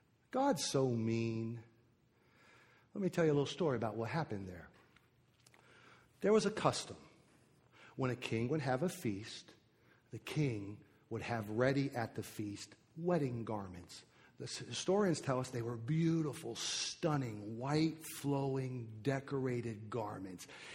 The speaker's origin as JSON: {"language": "English", "country": "United States", "said": "and I'm an American"}